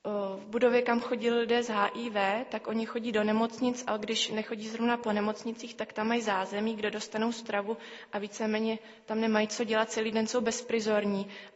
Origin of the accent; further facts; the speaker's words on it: České Budějovice, South Bohemian Region, Czechia; jsem z Českých Budějovic, z církve bratrské